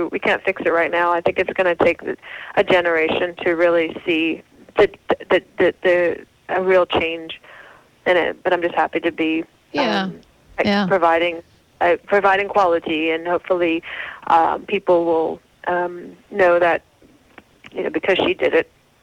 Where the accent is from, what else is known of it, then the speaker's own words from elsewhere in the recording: Bahamas; I think when I was growing up in the Bahamas, I had the opportunity to go to a private school here